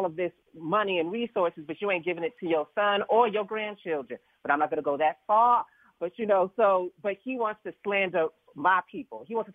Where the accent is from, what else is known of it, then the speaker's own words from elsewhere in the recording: Atlanta, Georgia, United States; I'm from Atlanta, so mm-hmm. you're not going to talk about my mammy.